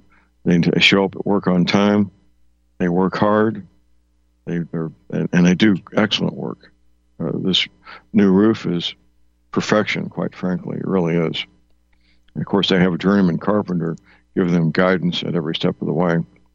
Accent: St. Louis, Missouri, United States; I do still watch broadcast news from my hometown, St. Louis

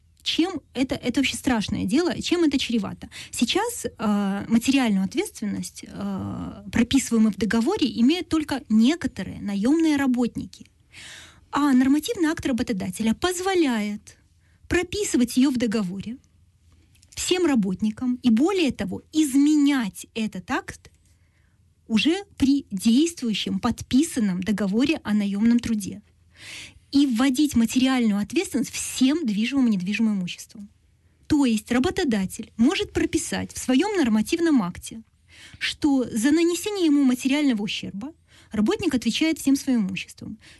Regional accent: Belarus; now in Ukraine; Вот я живу в Украине 10 лет, я эмигрировала из Беларуси в 2006 году

